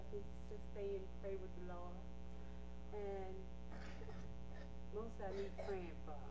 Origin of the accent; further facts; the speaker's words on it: Houston, Texas, United States; now in Conroe, United States; I'm from Houston, Texas. I just moved here in December to Conroe.